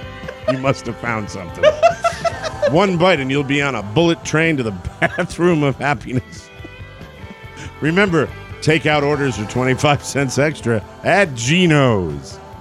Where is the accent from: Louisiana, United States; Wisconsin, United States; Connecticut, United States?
Connecticut, United States; Glastonbury; And when they opened in the South Glastonbury part of my hometown, we went to Olympic.